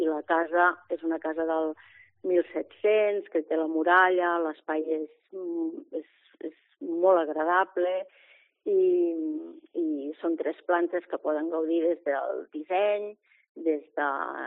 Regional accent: Catalonia, Spain; el nostre tarannà com a catalans és un tarannà molt discret

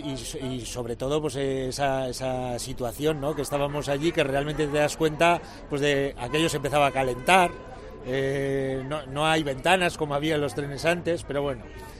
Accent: Bilbao, Basque Country, Spain; Yo por ejemplo, vengo de Bilbao

